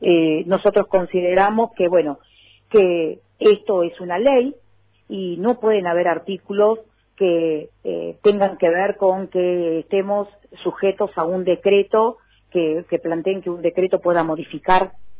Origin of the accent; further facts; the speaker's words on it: Río Grande, Tierra del Fuego, Argentina; Yo soy de Río Grande